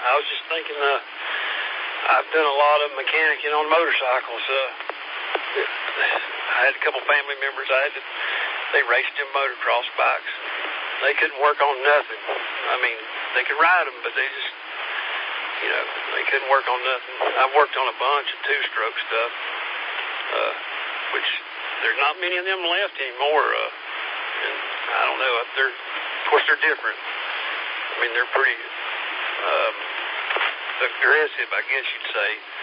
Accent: North Carolina, United States; now in Hendersonville, United States; But I'm from Madison County, North Carolina, so I'm in Hendersonville right now.

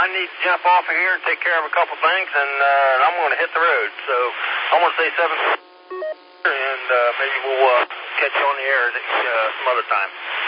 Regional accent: Columbus, Ohio, United States; I'm actually from Columbus, Ohio, and this is one of our repeaters up home there.

